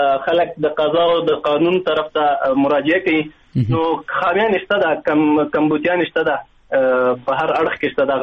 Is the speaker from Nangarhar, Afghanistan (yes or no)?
yes; Nangarhar, Afghanistan; نګرهار څخه ما د شنوار ورسوالۍ د اغیز نه راغلم.